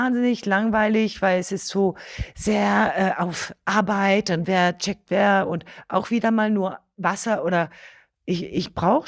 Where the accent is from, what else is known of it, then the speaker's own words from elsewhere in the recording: France; German is a second language; als Französin